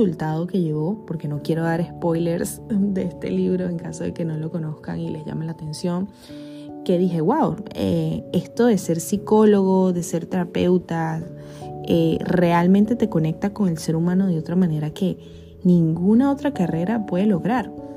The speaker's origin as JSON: {"language": "Spanish", "country": "Venezuela", "said": "sé que en mi país, Venezuela, el acceso a la salud mental es muy limitado"}